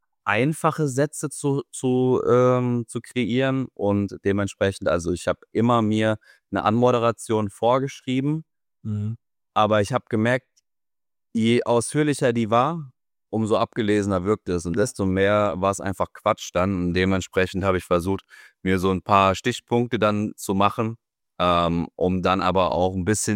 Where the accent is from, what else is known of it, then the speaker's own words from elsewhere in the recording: Rhineland-Palatinate, Germany; in meinem Heimatdorf, bei meinem Heimatverein. In der Bezirksliga FSV Sauerland Derby gegen den Nachbarort FSV Niederolm.